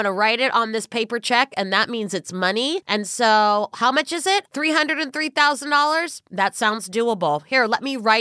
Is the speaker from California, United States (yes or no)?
yes; California, United States; I'm from California. I did have earthquakes growing up